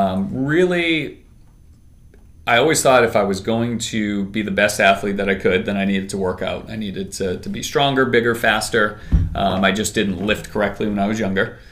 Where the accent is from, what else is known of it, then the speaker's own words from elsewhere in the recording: Salem, Massachusetts, United States; So I grew up in Salem, Mass, and Salem State College was there.